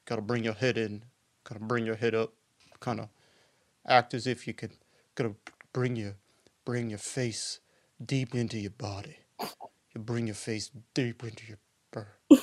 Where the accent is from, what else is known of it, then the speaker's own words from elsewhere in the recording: Syosset, New York, United States; I'm from Syosset, Woodbury, you know, right nice. Around the corner.